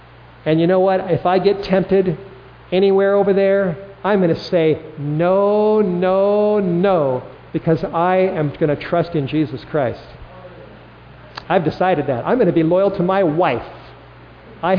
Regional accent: California, United States; The rain on the thirsty ground in California, my home state, that state is parched.

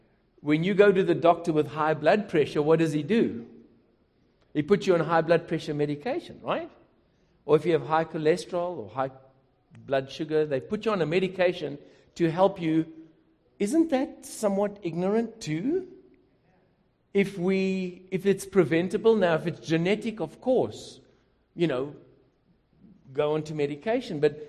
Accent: Jacksonville, Florida, United States; Now, I come from Jacksonville.

